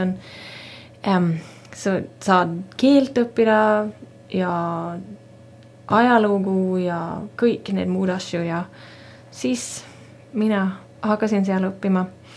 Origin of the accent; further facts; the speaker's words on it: Southern Norway, Norway; Estonian is a second language; mina alustasin tegelikult Lõuna-Norra seal minu kodulinnas.